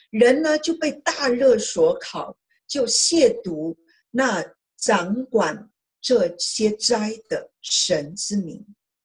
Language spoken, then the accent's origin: Chinese; China; 特别是像我们亚洲人，哎，我们中国人我们就喜欢吃一些中国的地道的一些特产。